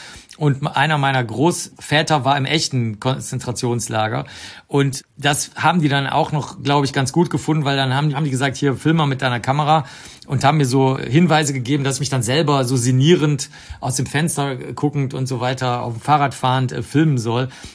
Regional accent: Germany; accent: German; ich habe einen super starken deutschen Akzent auf Englisch

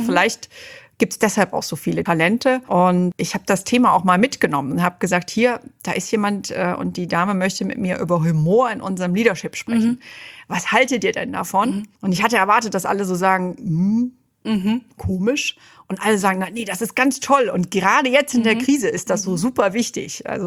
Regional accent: Germany; Und ich als Deutsche erwarte natürlich Winterreifen und gute Ausrüstung.

